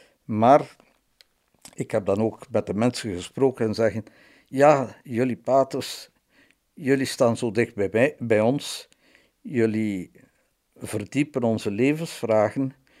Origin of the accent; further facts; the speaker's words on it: West Flanders, Belgium; Ik kwam uit West-Vlaanderen